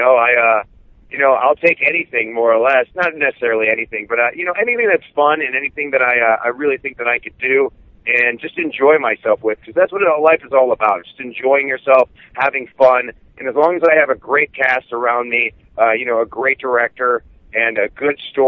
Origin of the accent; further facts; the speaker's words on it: Cleveland, Ohio, United States; because it is Cleveland, and I am from Cleveland.